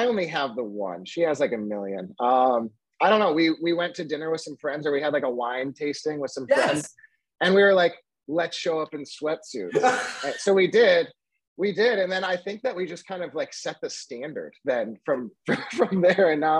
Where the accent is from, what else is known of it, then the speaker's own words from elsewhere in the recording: Beloit, Wisconsin, United States; One of the richest women in the world lives in my hometown. Now she's an amazing, incredible person who has revitalized our city, like truly revitalized our city, Beloit, Wisconsin.